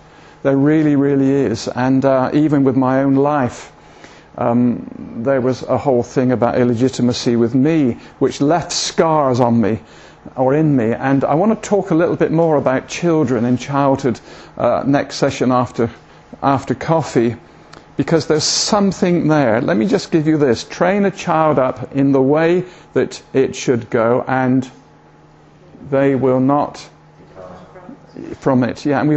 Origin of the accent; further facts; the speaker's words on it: Bristol, South West England, United Kingdom; accent: Bristol; Oh, about my accent, Bristol. Yes, but we've been up here, and we're really pleased.